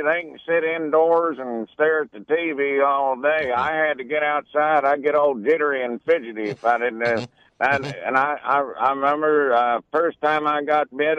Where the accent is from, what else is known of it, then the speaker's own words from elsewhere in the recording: Florida, United States; I'm from Florida.